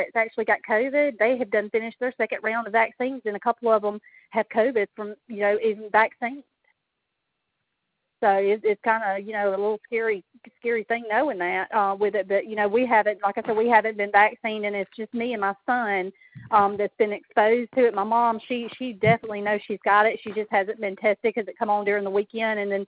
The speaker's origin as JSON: {"language": "English", "region": "Alabama", "country": "United States", "said": "County, the Baldwin County Health Department, because I'm from Baldwin County."}